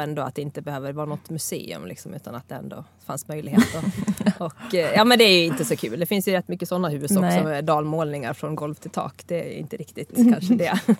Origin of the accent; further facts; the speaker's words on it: Leksand, Dalarna County, Sweden; also born or lived in Gävle; Men jag flyttade till Gävle efter gymnasiet och jag är uppvuxen i Leksand då och gick gymnasiet i Borlänge och flyttade till Gävle